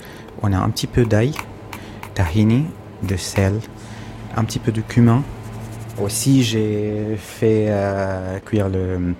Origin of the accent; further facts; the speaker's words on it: Syria; moved away as an adult; now in France; je viens de la Syrie, j'ai 39 ans et je suis réfugié politique en France depuis 5 ans presque.